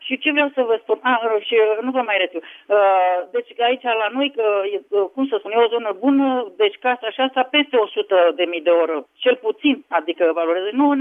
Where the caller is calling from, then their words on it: Bucharest, Romania; Da, sunt din București și eu am mai vorbit cu dumneavoastră.